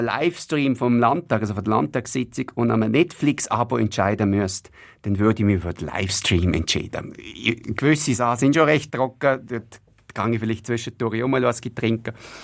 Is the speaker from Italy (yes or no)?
no; Liechtenstein; Ich bin aufgewachsen im Land.